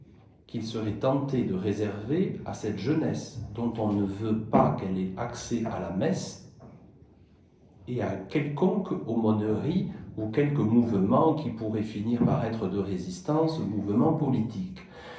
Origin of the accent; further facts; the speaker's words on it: Bagnères, Occitanie, France; J'ai connu encore, quand j'étais jeune à Bagnères, des personnes qui étaient déjà âgées